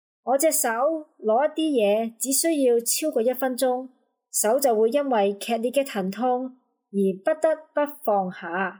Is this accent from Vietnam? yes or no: yes; Nha Trang, Khanh Hoa, Vietnam; moved away as an adult; now in Georgia, United States; 今年49岁，我现居于美国乔治亚州。我的家乡就是越南雅庄。我从顺化师范大学毕业之后， 就结婚并移居了美国。